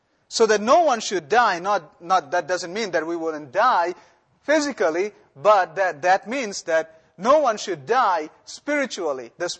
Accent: India; the country that I come from, I'm originally from India.

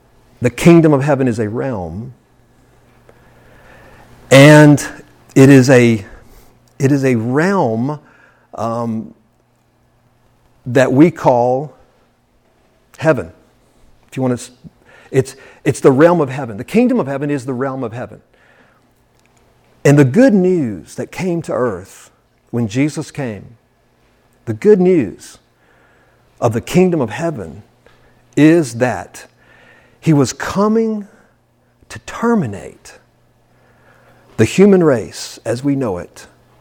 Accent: Pineville, Louisiana, United States; also born or lived in Alexandria, Louisiana; I was born in Alexandria, Louisiana. I was raised in Pineville, Louisiana, population 6,000 people, across the river from Alexandria, Louisiana.

